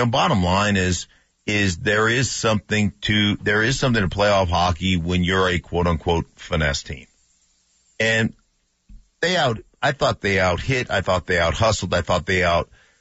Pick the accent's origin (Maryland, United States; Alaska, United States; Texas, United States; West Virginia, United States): Alaska, United States; I grew up in Alaska, so I know, like, in those colder climates that get a lot of sunshine during the summer, like, cabbage, like, stuff like that grows really well.